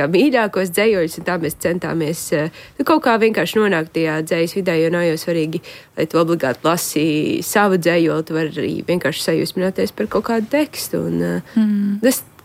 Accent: Limbaži, Limbaži Municipality, Latvia; tad es uzaugu Limbažos

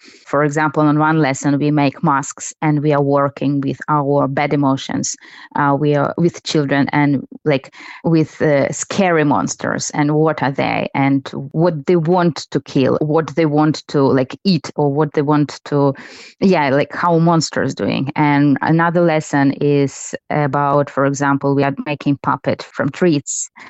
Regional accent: Sevastopol, Crimea, Ukraine; English is a second language; I'm theater and film director. I'm from Crimea. Yeah, I'm from Sevastopol. And when in 2014 the war began, I moved to around Kyiv.

